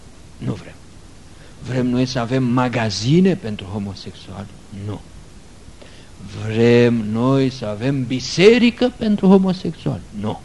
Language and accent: Romanian; Romania; Eu sunt român. Eu sunt de pe un teritoriu foarte râvnit, de, nu de 2 milenii, de milenii întregi.